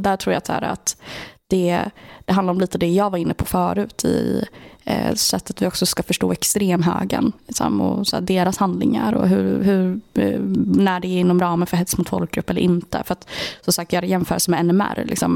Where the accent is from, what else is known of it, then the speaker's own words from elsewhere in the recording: Linköping, Östergötland, Sweden; Linköping, så jag är ju själv från Linköping